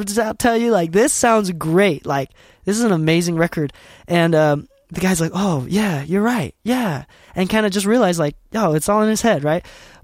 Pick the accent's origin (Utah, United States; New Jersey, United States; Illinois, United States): Utah, United States; so I'm from Utah, currently based in Utah. And because I am not in a big city, one of the big major music cities